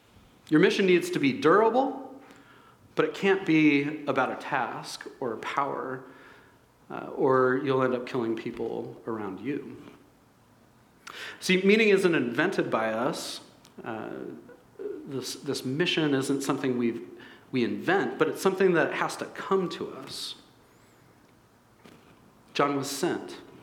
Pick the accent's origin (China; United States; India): United States; I remember some of my passions before I met Jesus were to be rich and famous, because I'm an American, of course.